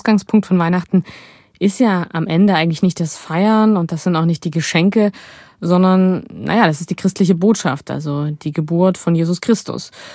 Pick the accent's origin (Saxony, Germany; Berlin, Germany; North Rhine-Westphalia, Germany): Saxony, Germany; Aue; Ich komme ja aus Aue im Erzgebirge.